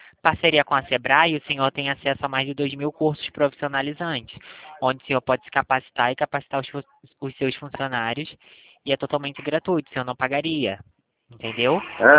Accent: Rio de Janeiro, Brazil; Sou do Rio.

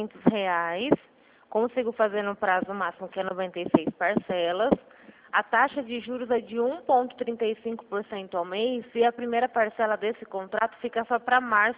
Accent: Araçatuba, São Paulo, Brazil; Aracatuba.

